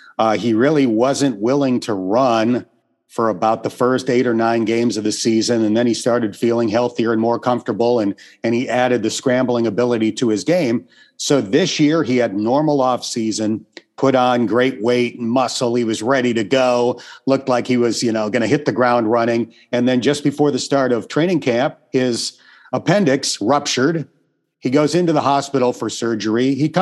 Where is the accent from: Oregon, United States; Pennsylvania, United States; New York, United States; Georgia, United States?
New York, United States; I grew up near Buffalo.